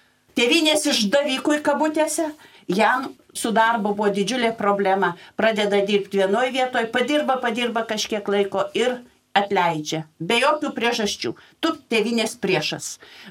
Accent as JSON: {"language": "Lithuanian", "town": "Skapiškis", "region": "Panevėžys County", "country": "Lithuania", "tie": "born or raised there", "said": "Taigi aš augau Skapiškyje."}